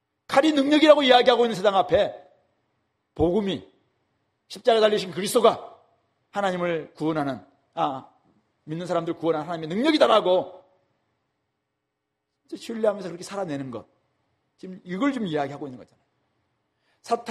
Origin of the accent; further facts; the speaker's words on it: South Jeolla, South Korea; 제가 어렸을 때 시골에 살다 보니까 병원이 없었어요. 병원 가려면은 배 타고 한 3시간 쫙 여수까지 나가야 되고